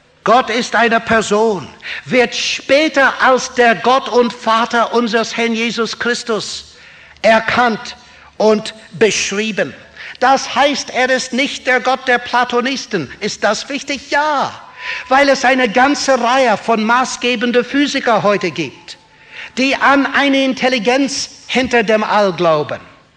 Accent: England, United Kingdom; German is a second language; Das ist ein sehr aktuelles Problem in meinem Heimatland in England.

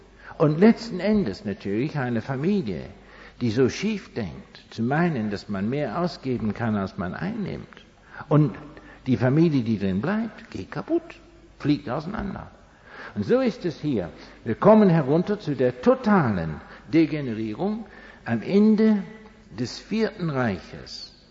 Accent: England, United Kingdom; German is a second language; Denn das Land, wo ich herkomme, England, war ein sehr, sehr christliches Volk.

